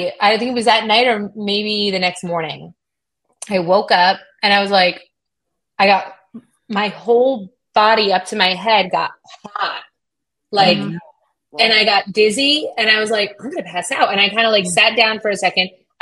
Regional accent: United States; I'm a proud American, and I say all the time, I'm not Italian, I'm American

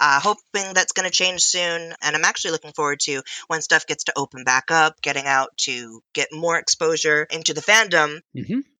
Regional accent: Northeast, United States; Originally, I'm not from the Northwest. I'm actually from the Northeast, opposite side.

